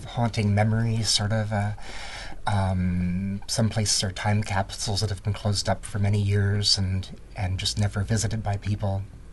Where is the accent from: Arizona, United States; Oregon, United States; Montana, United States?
Arizona, United States; Tucson; I would photograph ghost towns as a child growing up in Tucson, Arizona.